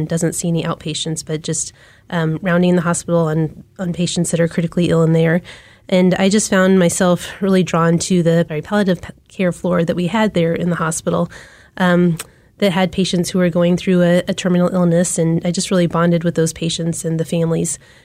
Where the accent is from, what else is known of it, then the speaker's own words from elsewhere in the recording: Wichita, Kansas, United States; I grew up in Wichita, Kansas, and then went to KU for undergrad